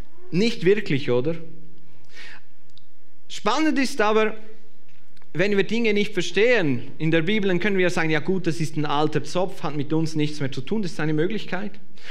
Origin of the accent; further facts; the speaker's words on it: Switzerland; Und ich habe festgestellt, als Schweizer dieser Zeit